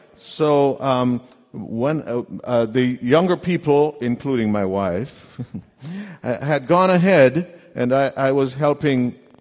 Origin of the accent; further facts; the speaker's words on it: Jamaica; moved away as an adult; now in United States; I'm from Jamaica, and I came to the U.S. when I was 20 years old, and a couple months ago, I went back to Jamaica to visit